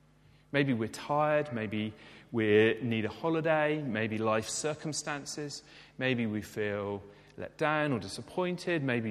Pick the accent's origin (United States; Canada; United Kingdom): United Kingdom; probably none of us because we're all British